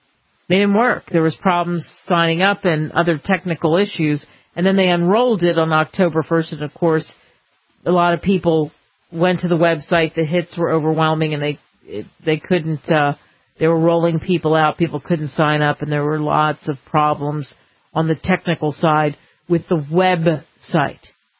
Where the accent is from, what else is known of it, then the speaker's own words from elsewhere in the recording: United States; boy, there's a lot to celebrate about being an American